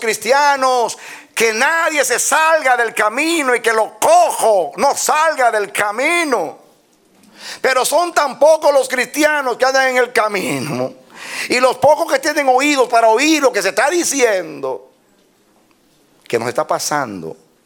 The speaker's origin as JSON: {"language": "Spanish", "country": "Puerto Rico", "said": "Yo soy de Puerto Rico."}